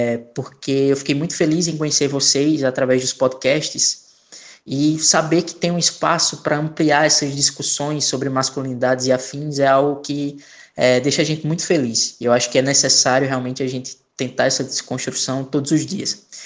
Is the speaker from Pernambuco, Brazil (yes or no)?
yes; Caruaru, Pernambuco, Brazil; tenho 22 anos, sou de Caruaru, Pernambuco.